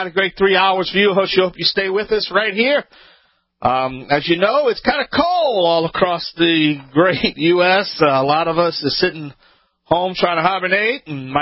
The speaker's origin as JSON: {"language": "English", "region": "Louisiana", "country": "United States", "tie": "born or raised there", "said": "That's right, down in Louisiana, my home state."}